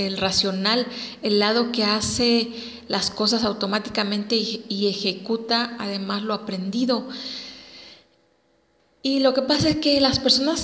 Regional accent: Mexico; nos debe hacer sentir orgullosos como mexicanos

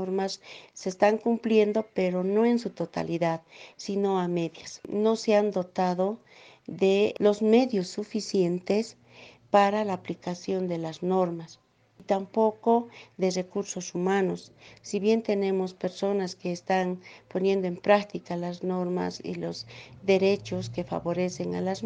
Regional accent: Bolivia; todas somos bolivianas

